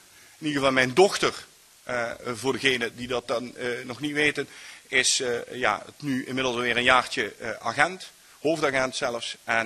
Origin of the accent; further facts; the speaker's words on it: Heerlen, Limburg, Netherlands; Ik ben geboren en getogen in Heerlen.